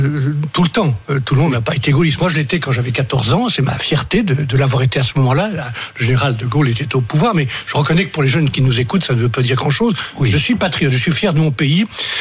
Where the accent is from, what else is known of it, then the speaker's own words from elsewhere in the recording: France; Donc je suis français, passionnément français.